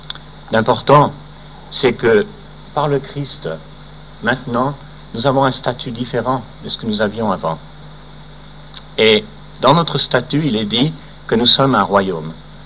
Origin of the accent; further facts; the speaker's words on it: Versailles, Île-de-France, France; born there; c'est parce que je suis né à Versailles.